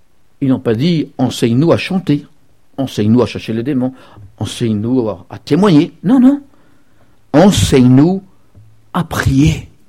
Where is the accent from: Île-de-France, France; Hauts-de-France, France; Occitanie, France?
Île-de-France, France; Paris; parce que moi je suis parisien, une ville pas mal encombrée vers les 5h30. Puis chez nous, à Paris, c'est aussi très encombré, cette ville-là.